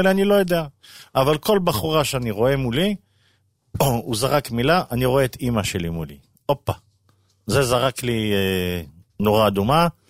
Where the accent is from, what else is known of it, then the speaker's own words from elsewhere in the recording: Bnei Brak, Tel Aviv District, Israel; גדלתי פה בבני ברק, למדתי בחיידר, כמו כולם.